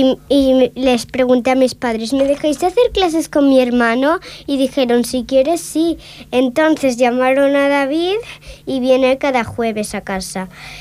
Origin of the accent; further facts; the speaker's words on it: Barcelona, Catalonia, Spain; vengo de Barcelona y tengo 7 años.